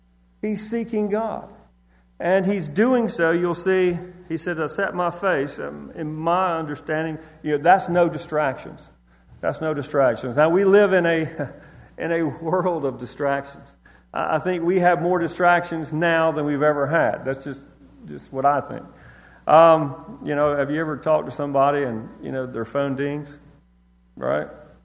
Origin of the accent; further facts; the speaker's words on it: United States; I'm an American, right? I'm part of this nation.